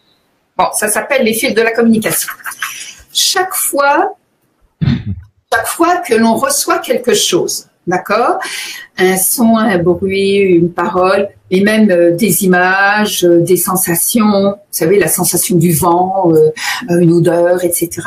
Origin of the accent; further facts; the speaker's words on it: France; now in Canada; j'ai été frappée en arrivant ici au Québec, je venais de France